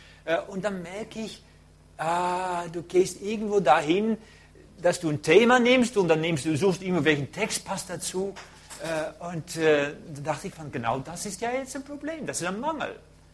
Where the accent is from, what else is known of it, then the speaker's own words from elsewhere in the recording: Netherlands; German is a second language; Ich werde als Holländer nicht so schnell sprechen, ich kann es sowieso nicht